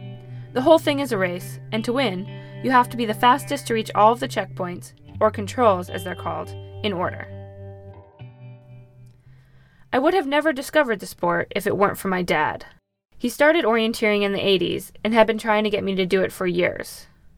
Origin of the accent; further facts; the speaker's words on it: Pennsylvania, United States; Growing up outside Philadelphia, I spent summer days playing in the creek that ran by our house, making forts and climbing trees.